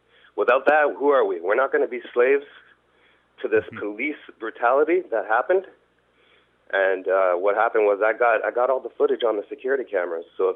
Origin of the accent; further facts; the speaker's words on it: Canada; as a Canadian, I don't want to see anybody treated that way.